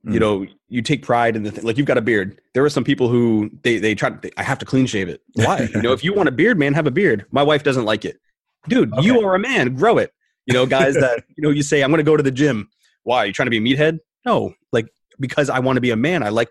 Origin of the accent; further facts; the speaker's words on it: Rhode Island, United States; Originally, I'm from New England. Okay. Yeah, I'm a Rhode Islander. And then I bounced around the country and I came back to Rhode Island.